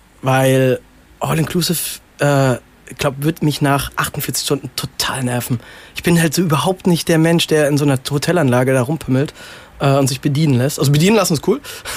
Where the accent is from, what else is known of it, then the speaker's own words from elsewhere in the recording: Rhineland-Palatinate, Germany; ich komme aus der Pfalz. Die Pfalz ist bekannt für einen guten Riesling